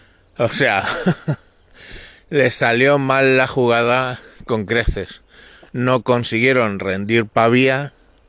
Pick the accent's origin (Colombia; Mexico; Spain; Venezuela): Spain; que tomemos conciencia como españoles de que hemos sido grandes